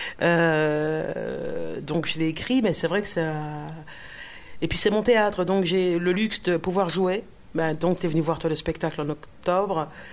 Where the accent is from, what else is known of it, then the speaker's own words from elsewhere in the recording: Liège, Wallonia, Belgium; accent: Liège; un accent de Liège qui n'est pas très heureux comme accent. Et puis, donc, j'ai vite retravaillé mon accent